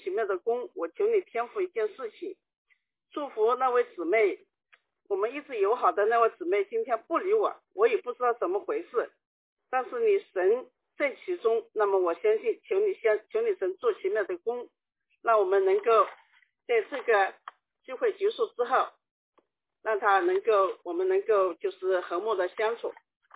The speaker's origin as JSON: {"language": "Chinese", "country": "China", "said": "那个好像我们中国人有个就是星期五的查经小组呢有矛盾"}